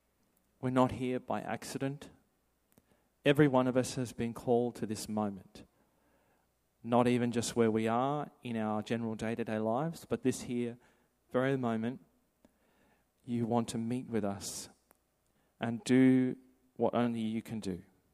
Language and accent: English; Sydney, New South Wales, Australia; I come from Sydney originally. I lived on in a few different places